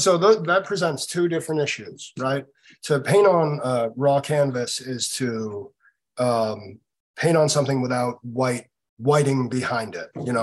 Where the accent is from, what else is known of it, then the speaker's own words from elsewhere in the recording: Boston, Massachusetts, United States; I'm from Boston. And I remember when I was young, the reintroduction of Sargent as an important artist.